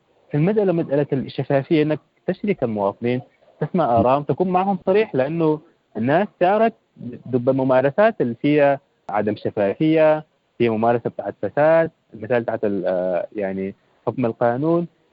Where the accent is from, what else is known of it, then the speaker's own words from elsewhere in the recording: Sudan; نتفق أول احنا كسودانيين كيف يدار السودان؟